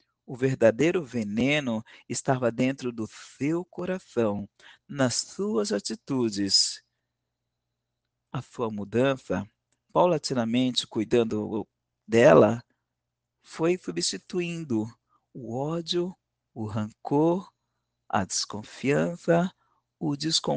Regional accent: São Paulo, Brazil; sou de São Paulo, capital, que é onde eu estou

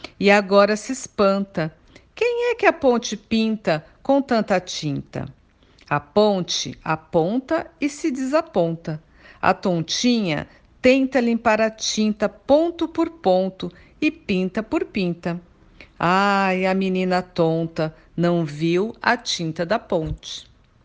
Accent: Santos, São Paulo, Brazil; eu sou da cidade de Santos, no litoral de São Paulo

